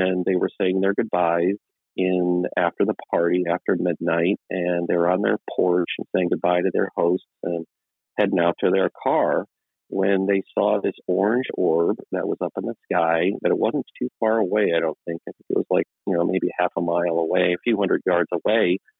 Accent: Lebanon, Oregon, United States; sorted by Oregon and looked for records around my hometown of Lebanon.

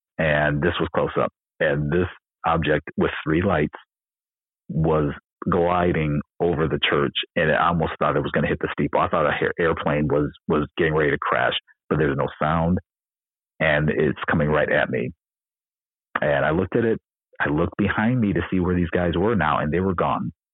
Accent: Ohio, United States; also born or lived in California; And, you know, I'm originally from Ohio. So I moved to California and then moved back to Ohio.

